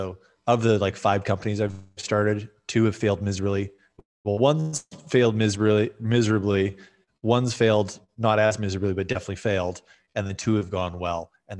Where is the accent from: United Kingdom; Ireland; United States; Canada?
Canada; And I'm Canadian, right? So we're all talking about hockey at the fire hall.